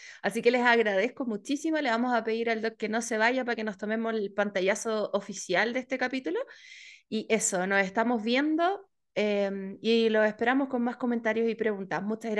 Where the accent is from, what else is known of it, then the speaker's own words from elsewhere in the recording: Chile; Es inevitable, tratamos de ser personas serias, pero bueno, somos chilenos al fin y al cabo.